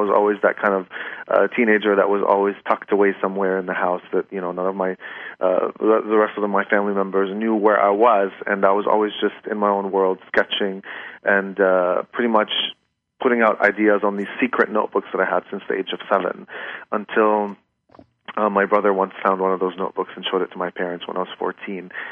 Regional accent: Ramallah, West Bank, Palestine; I grew up in the Masyun area, which is sort of a quieter, hilly area that has much changed now.

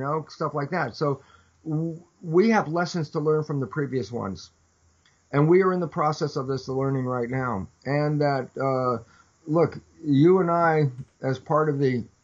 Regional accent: California, United States; you know, I'm, you know, a Californian.

